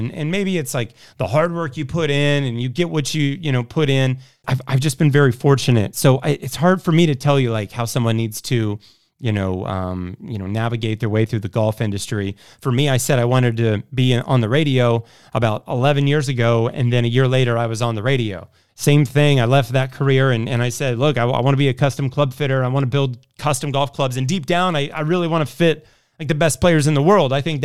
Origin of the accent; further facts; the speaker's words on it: Indianapolis, Indiana, United States; And then I'm from Indianapolis.